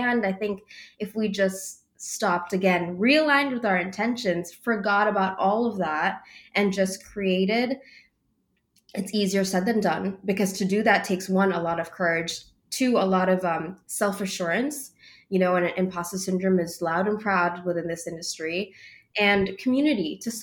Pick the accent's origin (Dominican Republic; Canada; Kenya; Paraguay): Kenya; Mombasa, Mombasa County; moved away as an adult; now in Minneapolis, United States; growing up in Mombasa, it's just everyone is kind of this beautiful blend. It really is a very special place. It's unlike the capital city in the sense that it really is just such a hodgepodge, such a melting pot